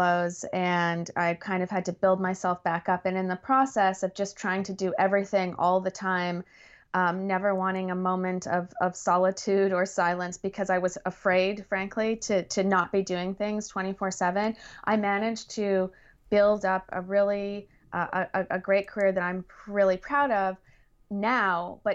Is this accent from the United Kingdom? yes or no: no; Canada; now in Los Angeles, United States; I'm Canadian, even though I live in LA.